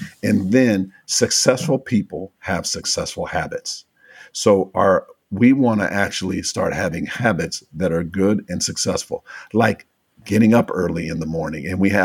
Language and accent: English; Minnesota, United States; I grew up in the Midwest in Minnesota.